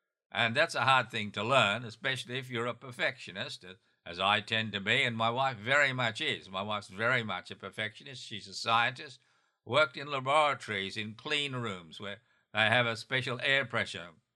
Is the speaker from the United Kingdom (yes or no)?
no; Australia; also born or lived in United States; Now, of course, being a Westerner, being an Australian and an American, I have an American sense of time.